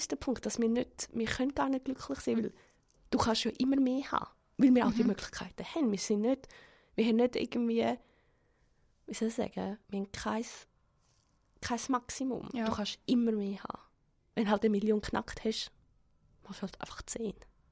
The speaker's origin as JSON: {"language": "German", "country": "Switzerland", "first_language": "Spanish", "said": "ich sage Schweizerin oder ich komme von der Schweiz."}